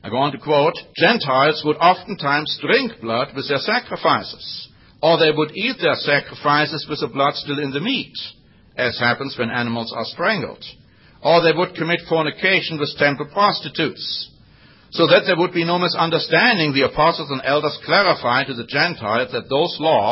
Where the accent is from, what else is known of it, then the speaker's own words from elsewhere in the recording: Germany; English is a second language; growing up in Germany, I ate blood sausage. It's a delicacy in Germany, still until this day.